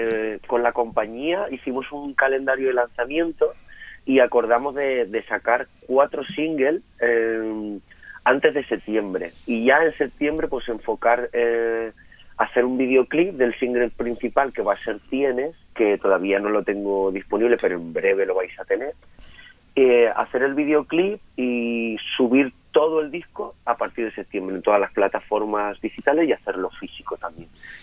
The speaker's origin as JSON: {"language": "Spanish", "region": "Castilla-La Mancha", "country": "Spain", "said": "soy medio manchego y medio gaditano ya, porque yo creo que es el 8º año ya"}